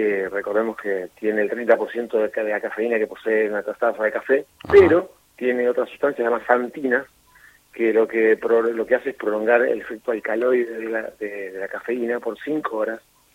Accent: Argentina

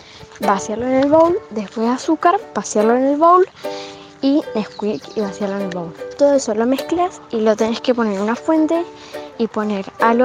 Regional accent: Santa Fe, Argentina; soy de Santa Fe, tengo 11 años.

